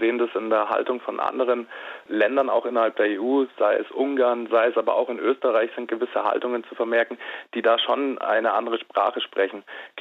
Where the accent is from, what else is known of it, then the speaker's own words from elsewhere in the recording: Munich, Bavaria, Germany; ich speziell als Münchner auch erwartet hätte